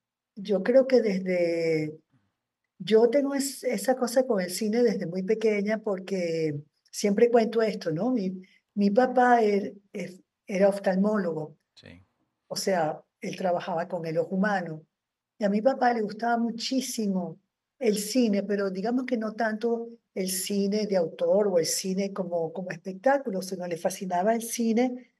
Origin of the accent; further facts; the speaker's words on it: Caracas, Capital District, Venezuela; yo nací en Caracas, como bien lo dijiste, en el 51, en octubre.